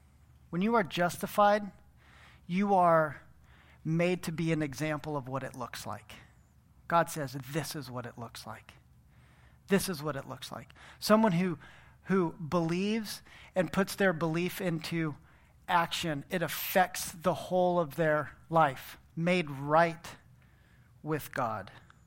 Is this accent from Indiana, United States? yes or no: no; Aspen, Colorado, United States; I grew up in Aspen, Colorado.